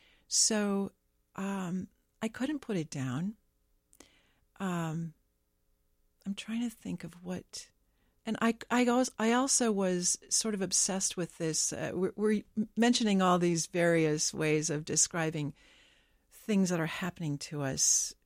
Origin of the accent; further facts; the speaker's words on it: North Dakota, United States; I mean, I grew up in North Dakota, and I moved back here